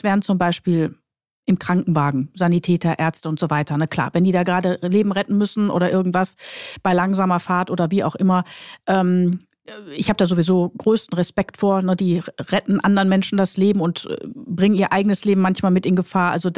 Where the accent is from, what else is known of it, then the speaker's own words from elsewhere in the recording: Duisburg, North Rhine-Westphalia, Germany; ich komme ja gebürtig aus Duisburg, bin ja ein Kind des Ruhrgebiets